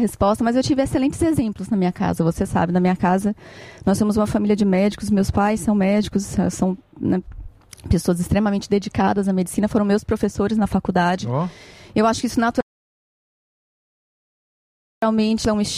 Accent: Bahia, Brazil; Eu sou baiana.

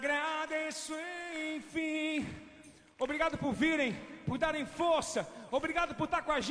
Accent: Estrela, Rio Grande do Sul, Brazil; Somos gaúchos da cidade de Estrela e sempre levamos a bandeira da nossa cidade como forma de respeito às nossas raízes, às nossas origens.

